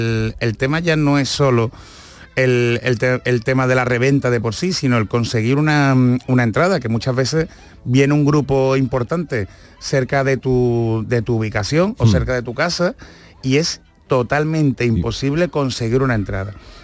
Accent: Spain; nosotros que somos aquí los de España, lo vamos a tener muy difícil

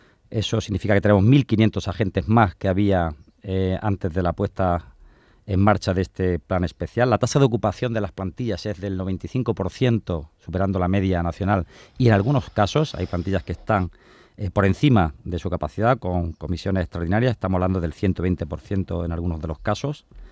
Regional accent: Granada, Andalusia, Spain; Hoy en Granada, en mi tierra, con lo cual doblemente bien.

